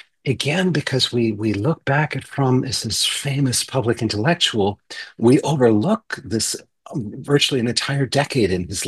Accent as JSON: {"language": "English", "country": "Canada", "tie": "born or raised there", "also_born_or_lived": "Switzerland", "said": "Both my parents are German, had emigrated from Germany. So I grew up largely in Canada and then in Switzerland."}